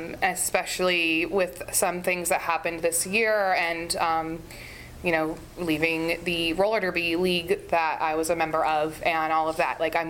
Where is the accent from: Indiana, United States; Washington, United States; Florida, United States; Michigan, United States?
Indiana, United States; Indianapolis; I knew my family is from Mexico, and I understand Spanish, but I don't really speak it, and, you know, whatever. But, you know, I was like, I'm from Indianapolis.